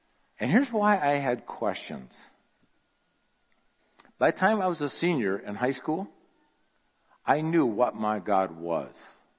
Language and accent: English; Grand Rapids, Michigan, United States; I was raised in Grand Rapids, Michigan, by the way. Conservative little town, wonderful town.